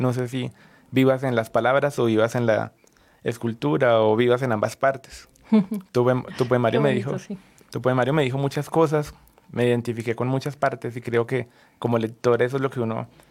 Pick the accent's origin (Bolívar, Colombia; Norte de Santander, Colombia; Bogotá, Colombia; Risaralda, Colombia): Risaralda, Colombia; Santa Rosa de Cabal; moved away; entonces estoy lejos de mi tierra, Santa Rosa de Cabal, y no tengo una casa como tal.